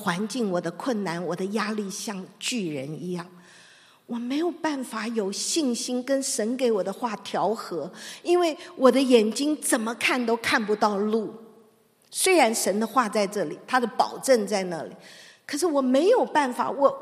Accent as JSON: {"language": "Chinese", "country": "China", "said": "连我们中国人不信主的人都会说养不教父之过"}